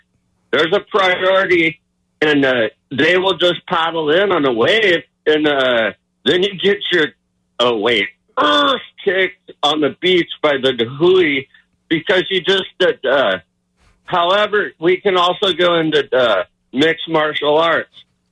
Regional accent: Oxnard, California, United States; born there; I am a Val for multiple years, but I was born in Oxnard.

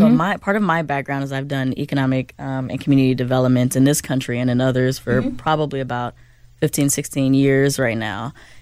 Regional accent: Chicago, Illinois, United States; So I'm from Chicago, and mm-hmm. where I'm from, we travel together.

